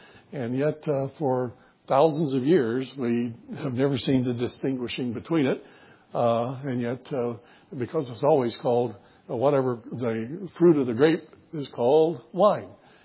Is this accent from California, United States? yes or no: no; Florida, United States; I'm from Central Florida. I know there's different grades of orange juice because I grew up around a juice plant